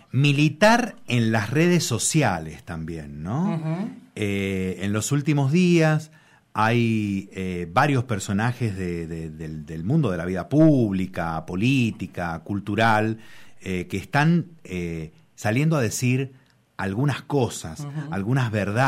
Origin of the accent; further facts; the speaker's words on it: Argentina; como argentinos y argentinas, como ciudadanos y ciudadanas de este país